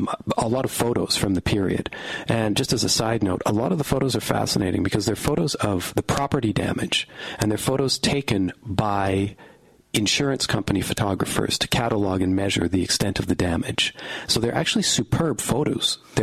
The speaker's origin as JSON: {"language": "English", "region": "Western Canada", "country": "Canada", "tie": "born or raised there", "said": "And I grew up in Western Canada"}